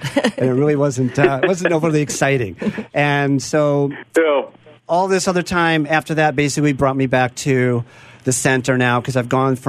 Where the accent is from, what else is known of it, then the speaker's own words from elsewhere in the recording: Glencoe, Illinois, United States; So I grew up in Glencoe, out in Chicago.